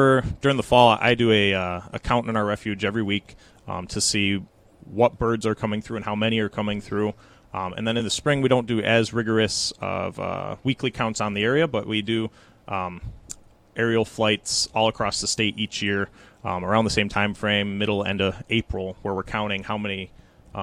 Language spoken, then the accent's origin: English; Algonac, Michigan, United States; I grew up here in Algonac, and there's so many opportunities to get out and do things that it's really easy to get kind of fall in love with it.